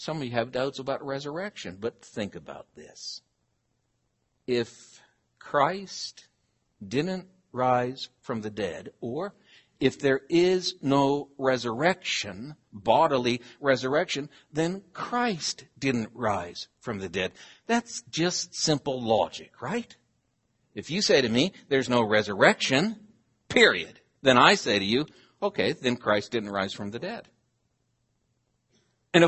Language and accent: English; Oregon, United States; But I'm from Oregon. We grow apples.